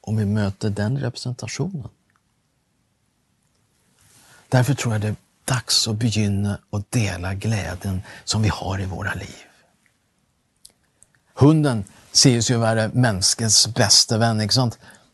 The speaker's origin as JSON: {"language": "Swedish", "country": "Sweden", "said": "Och jag är ju svensk, men i ett sånt tillfälle så hejar man ju naturligtvis på Norge."}